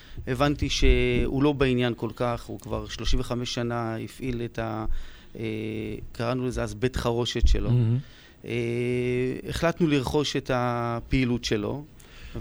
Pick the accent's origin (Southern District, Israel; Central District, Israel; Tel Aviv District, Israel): Tel Aviv District, Israel; Tel Aviv; now in Alfei Menashe, Israel; מתל אביב, יליד תל אביב, מתגורר באלפי מנשה.